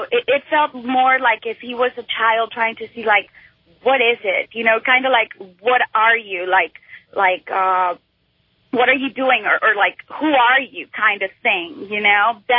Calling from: Pennsylvania, United States; I'm calling from Pennsylvania.

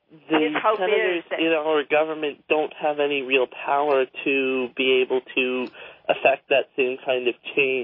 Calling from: Edmonton, Alberta, Canada; from Edmonton in the Nighthawk Bill.

